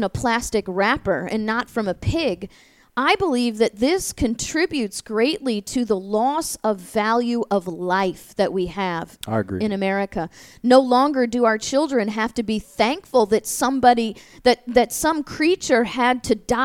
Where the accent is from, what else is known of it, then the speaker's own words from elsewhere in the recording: St. Louis, Missouri, United States; I grew up in St. Louis, Missouri